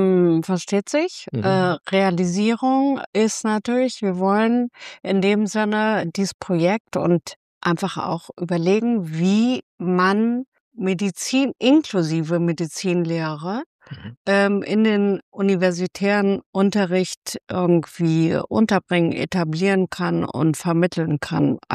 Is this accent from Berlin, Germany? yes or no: no; North Rhine-Westphalia, Germany; ich bin im Lippischen groß geworden.